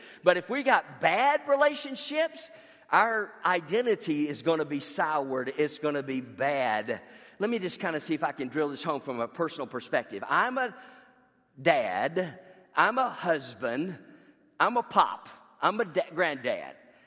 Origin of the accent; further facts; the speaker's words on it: Birmingham, Alabama, United States; born there; I was brought home from the West End Baptist Hospital in Birmingham, Alabama, for God's forever family, to a godly family.